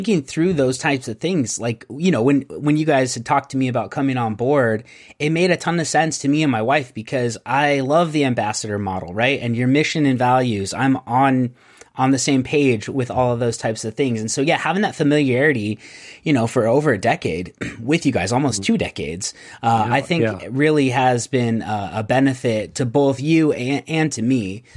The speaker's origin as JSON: {"language": "English", "region": "Arizona", "country": "United States", "said": "I'm from Northern Arizona, which is, there's a ton of Mormons up there."}